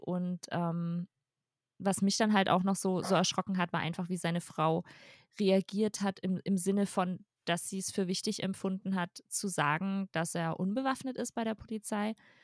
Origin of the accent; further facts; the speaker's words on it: Bavaria, Germany; Also bei uns in Bayern war das so aufgebaut, dass man die ersten 2 Jahre quasi British English hatte und dann in der 7. war American English dran